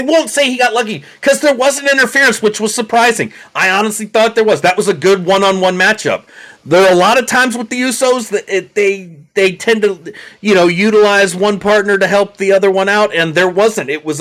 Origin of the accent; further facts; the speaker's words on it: the South, United States; it brings back memories of home, mostly because I'm from the South.